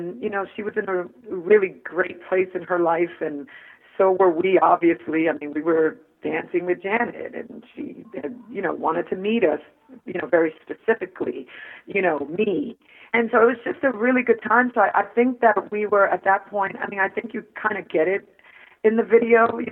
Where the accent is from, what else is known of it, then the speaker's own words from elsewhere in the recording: New York, United States; Yes, I am. I'm from New York.